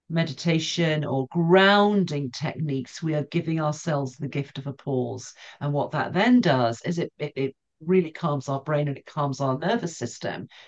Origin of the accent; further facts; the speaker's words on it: Scotland, United Kingdom; So despite the accent, I'm Scottish. And a lot of Scottish families have three generations in the house.